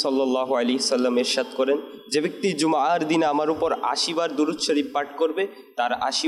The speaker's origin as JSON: {"language": "Bangla", "town": "Narsingdi", "region": "Dhaka Division", "country": "Bangladesh", "said": "নরসিংদী থেকে।"}